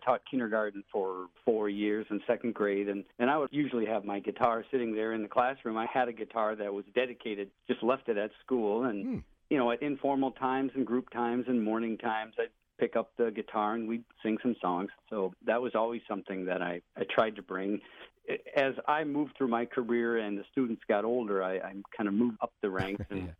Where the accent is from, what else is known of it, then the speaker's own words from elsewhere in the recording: Golden Valley, Minnesota, United States; I grew up in the Twin Cities, Golden Valley.